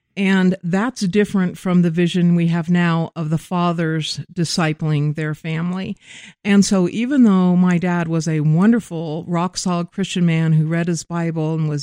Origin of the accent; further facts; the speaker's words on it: Wichita, Kansas, United States; I grew up in Wichita, Kansas, and was blessed to have a wonderful, idyllic childhood.